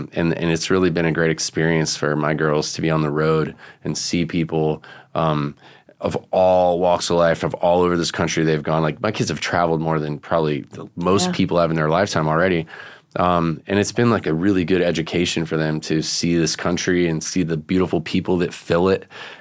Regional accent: Vero Beach, Florida, United States; I grew up with Marty in Vero Beach, Florida.

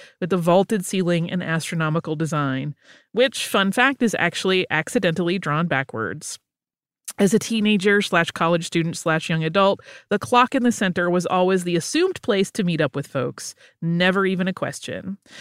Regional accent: Dobbs Ferry, New York, United States; We both grew up along the Metro North commuter lines. I grew up on the Hudson Line and Dobbs Ferry, and he grew up in the New Haven Line in Larchmont.

